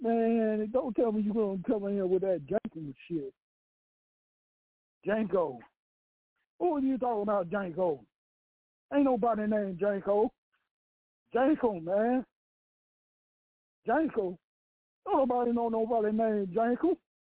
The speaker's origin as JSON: {"language": "English", "region": "North Carolina", "country": "United States", "said": "Cause I'm from the North Carolina already. North Carolina freestyle off the head, man."}